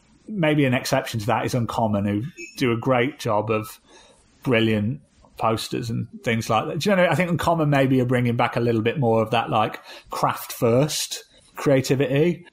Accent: United Kingdom; now in United States; Here's the big thing that's difficult about coming to the US as a Brit

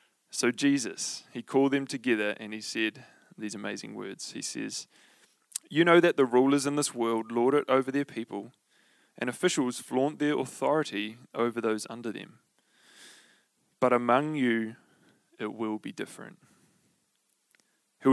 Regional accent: Tauranga, Bay of Plenty, New Zealand; also born or lived in Hamilton; many of you will know I grew up in Tauranga. While that is true, what many of you won't know is that I was born in Hamilton.

